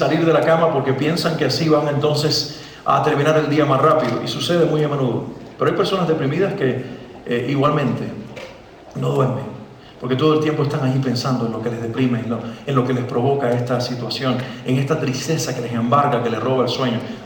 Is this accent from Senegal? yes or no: no; Cuba; now in Mexico; Y yo dije, ah, por supuesto, yo soy cubano, ¿no?